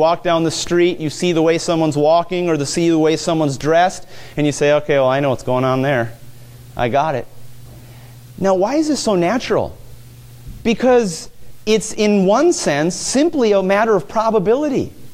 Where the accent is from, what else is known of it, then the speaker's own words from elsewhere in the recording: Mahtomedi, Minnesota, United States; for me growing up in Matamidi, the town next door was White Bear Lake. We'd play White Bear Lake in tennis.